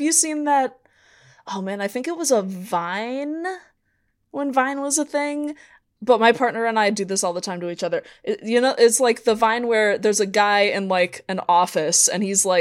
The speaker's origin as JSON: {"language": "English", "region": "Appalachia", "country": "United States", "accent": "Appalachian", "said": "My appellation is showing. so yeah, definitely does not sound good in my accent"}